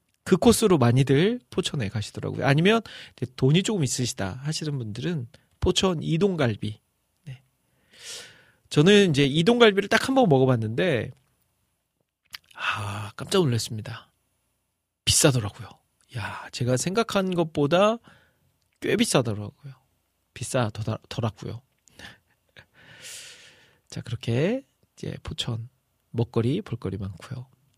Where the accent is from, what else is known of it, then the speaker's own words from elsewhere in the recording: Iksan, North Jeolla, South Korea; 저는 이제 전라북도 익산이 고향인데